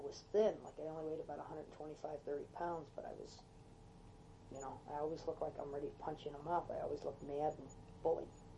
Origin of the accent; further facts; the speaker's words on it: Buffalo, New York, United States; they knew I came from Buffalo.